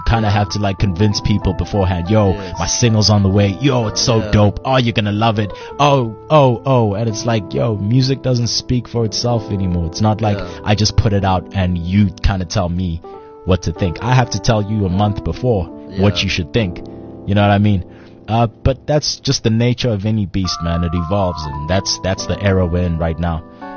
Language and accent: English; Durban, KwaZulu-Natal, South Africa; I'm from Durban, man.